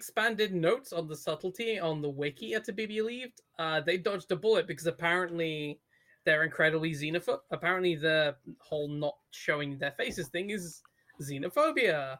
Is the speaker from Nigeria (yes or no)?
no; Texas, United States; But yes, I am. I'm Texan. I'm going to do this shit because I'm an American.